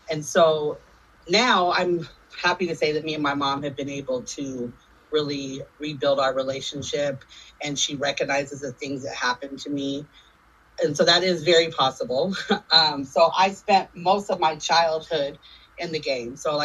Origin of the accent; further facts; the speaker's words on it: Seattle, Washington, United States; Okay. I grew up in Seattle. I'm from Seattle. I got into the game at a very young age, into the life at a very young age, probably about 12 years old.